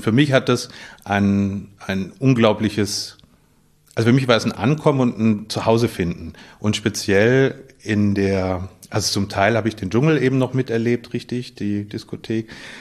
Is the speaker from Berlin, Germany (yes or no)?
yes; Berlin, Germany; also born or lived in Baden-Württemberg; ich bin aber in Berlin groß geworden. Ich bin in Kreuzberg zur Schule gegangen. Und ich bin auch in Kreuzberg zur Schule gegangen, weil man mich in Charlottenburg, wo ich gewohnt habe, nicht in der Schule haben wollte.